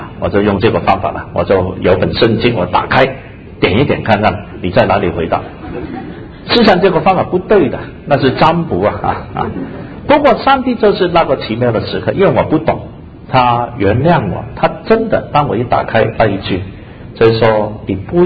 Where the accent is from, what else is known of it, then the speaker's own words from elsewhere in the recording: China; 因为我觉得还是很难信基督教的，说洋教，我是中国人的，还是总是很多隔阂